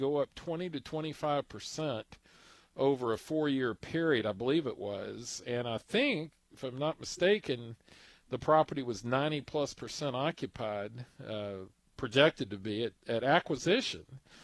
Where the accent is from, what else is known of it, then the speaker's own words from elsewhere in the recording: Pasadena, Texas, United States; and by the way, I'm from Pasadena, so any comments I make here shouldn't be taken as a criticism.